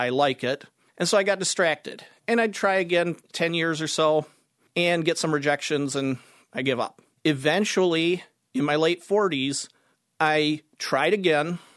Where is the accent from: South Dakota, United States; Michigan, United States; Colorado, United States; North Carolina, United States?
Michigan, United States; Byron Center; Actually, I was born and raised in Byron Center, which 50 years ago was pretty rural.